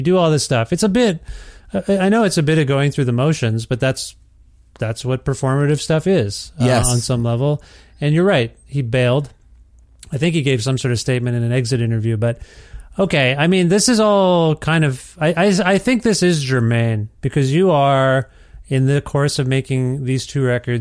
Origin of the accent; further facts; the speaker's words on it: Ontario, Canada; He's from not too far from where I grew up in Ontario.